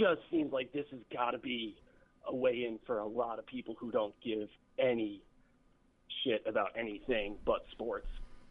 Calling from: Long Island, New York, United States; out in Long Island.

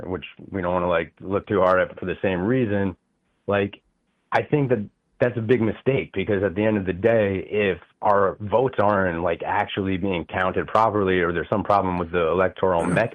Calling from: Saugerties, New York, United States; I'm calling from Saugerties, New York.

